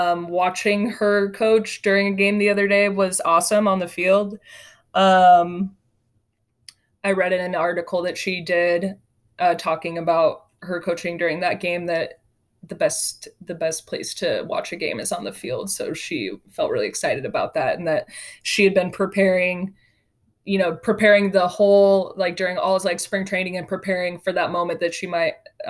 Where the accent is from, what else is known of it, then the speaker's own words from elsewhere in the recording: Davis, California, United States; He's from Sacramento. I'm from Davis, so I think that's really cool.